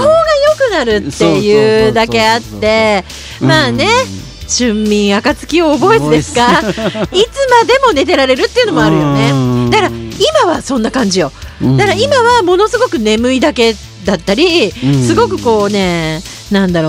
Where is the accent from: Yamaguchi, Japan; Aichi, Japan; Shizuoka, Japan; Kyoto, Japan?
Shizuoka, Japan; 私静岡県の出身なんですけど、